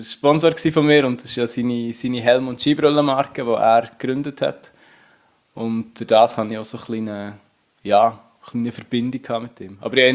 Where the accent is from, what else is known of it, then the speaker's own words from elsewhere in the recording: Unterseen, Bern, Switzerland; Ich bin Unterseen im Berner Oberland aufgewachsen und da sind halt Berge nicht weit weg.